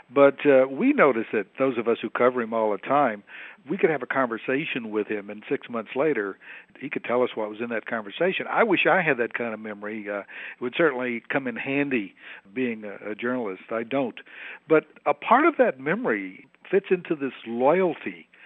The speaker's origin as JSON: {"language": "English", "region": "New Jersey", "country": "United States", "said": "I all the time when I'm traveling around, people find out that I'm from New Jersey."}